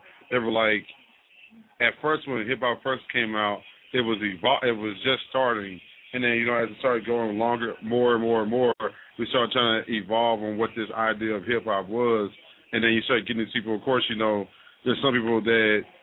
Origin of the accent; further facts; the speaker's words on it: New Jersey, United States; Technically, I'm not because I'm originally from Jersey